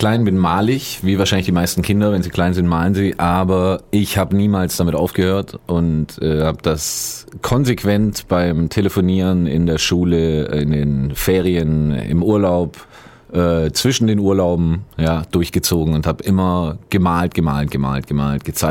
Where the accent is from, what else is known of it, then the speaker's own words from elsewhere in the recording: Ulm, Baden-Württemberg, Germany; also born or lived in Stuttgart; Oh ja, ich bin Ulmer. Ich bin in der Ulmer Frauenklinik zur Welt gekommen sogar.